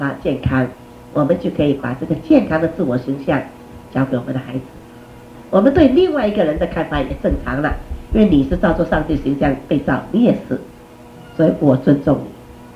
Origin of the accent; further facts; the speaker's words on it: China; 你造我是中国人，当时最好了